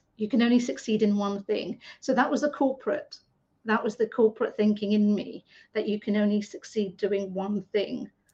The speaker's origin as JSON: {"language": "English", "country": "United Kingdom", "said": "So I'm a British Asian woman, that's Indian for the people in the US."}